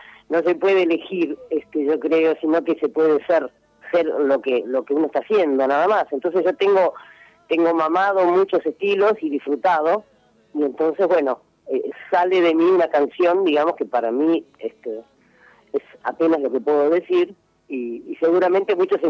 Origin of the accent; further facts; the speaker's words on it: Buenos Aires, Argentina; Yo soy de Buenos Aires.